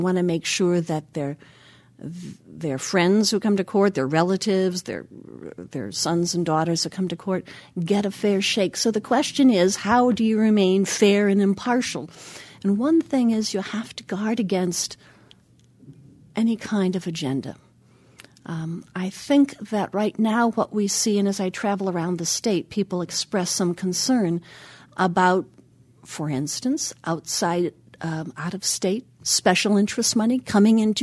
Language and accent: English; Richland Center, Wisconsin, United States; We also have Dale Schultz from Richland Center, my hometown